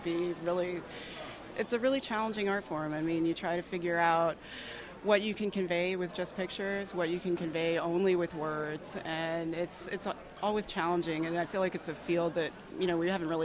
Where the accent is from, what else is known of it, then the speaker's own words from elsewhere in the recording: New Jersey, United States; now in Pittsburgh, United States; I'm from New Jersey originally, and I've lived all over the country.